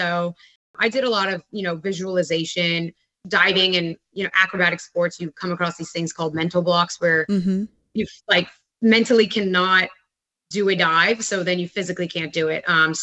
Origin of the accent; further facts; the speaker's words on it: Florida, United States; I grew up in Florida, born in South Florida, and I had five older siblings.